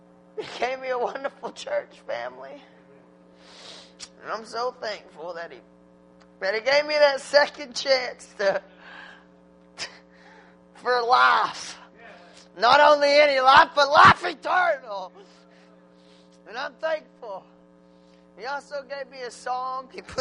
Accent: McAlester, Oklahoma, United States; now in Little Rock, United States; by the way. I'm from McAllister.

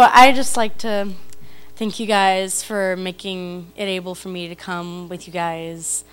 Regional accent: Missouri, United States; I'm not from their youth, I'm from Missouri, but I've been staying with them in Texas here past like month or so.

